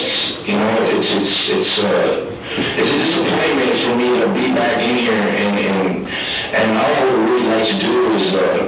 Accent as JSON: {"language": "English", "town": "Sierra Vista", "region": "Arizona", "country": "United States", "tie": "born or raised there", "said": "You know, I grew up in Sierra Vista, and it's a small town"}